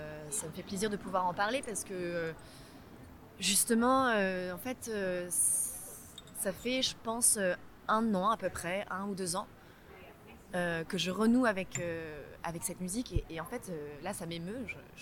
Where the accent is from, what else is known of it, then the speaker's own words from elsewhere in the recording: Versailles, Île-de-France, France; now in Marseille, France; Donc, moi, en vrai, je viens de Paris, de Versailles plus exactement.